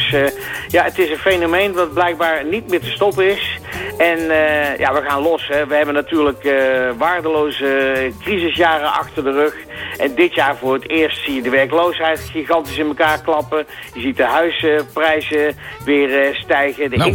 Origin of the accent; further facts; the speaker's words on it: Netherlands; Ja, kijk, wij zijn Nederlander.